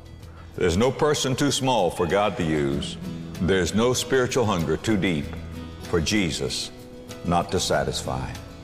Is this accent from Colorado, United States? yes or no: no; Florida, United States; I'm from Florida.